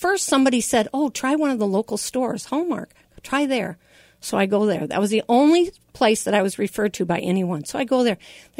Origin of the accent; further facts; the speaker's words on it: Quad Cities, United States; my dad was taking care of, we're from the Quad Cities.